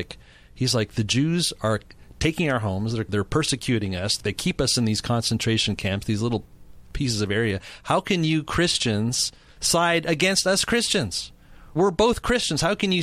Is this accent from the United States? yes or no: no; Montreal, Quebec, Canada; So I grew up in Montreal, and there's a sizable Jewish population there, but there's also a sizable Arab population.